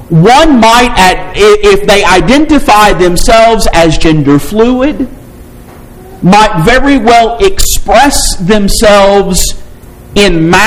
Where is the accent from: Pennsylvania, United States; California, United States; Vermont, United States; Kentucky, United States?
Kentucky, United States; also born or lived in Alabama; I grew up in Eastern Kentucky, an area very much like Southern West Virginia. And I spent longer than anywhere else and most of my adult life to this point in Alabama